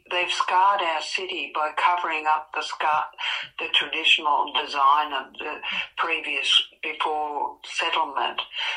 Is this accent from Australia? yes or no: yes; Melbourne, Victoria, Australia; I'm from Melbourne. What they call it now, Melbourne.